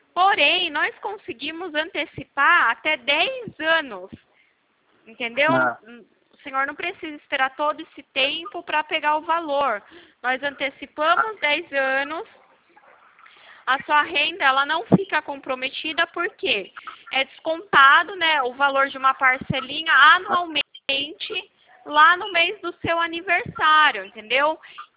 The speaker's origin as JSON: {"language": "Portuguese", "town": "Sorocaba", "region": "São Paulo", "country": "Brazil", "said": "eu sou de Sorocaba também."}